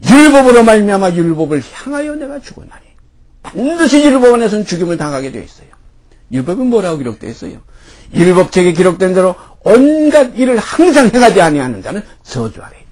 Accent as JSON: {"language": "Korean", "town": "Hyeonam-ri", "region": "South Pyongan", "country": "North Korea", "tie": "born there", "said": "대한민국의 사람으로 태어날 때는 저 북한 이북의 평안도 용강군 거기서 현암리라는 데서 태어났어요"}